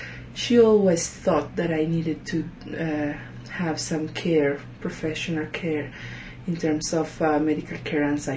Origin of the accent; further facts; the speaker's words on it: Bolivia; English is a second language; I come from Bolivia. I am an anthropologist by training.